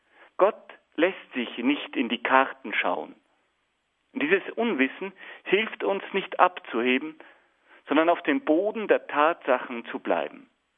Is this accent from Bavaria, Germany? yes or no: yes; Bavaria, Germany; in dem wir uns als Deutsche, als Bayern viel fühlen dürfen.